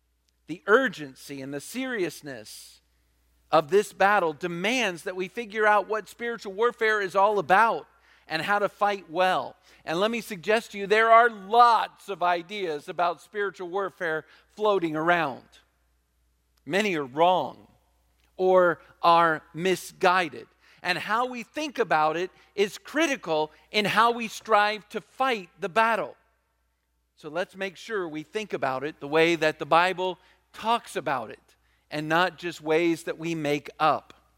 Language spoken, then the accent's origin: English; Virginia Beach, Virginia, United States; Growing up in Virginia Beach, I know what it means to experience a hurricane.